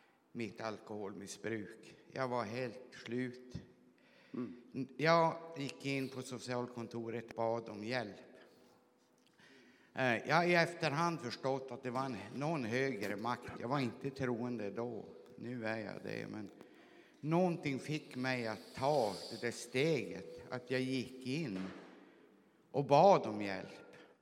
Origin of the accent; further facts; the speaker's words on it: Norrbotten County, Sweden; På min dialekt så är jag ju inte dalmas eller någonting. Jag kom långt upp ifrån Norrbotten.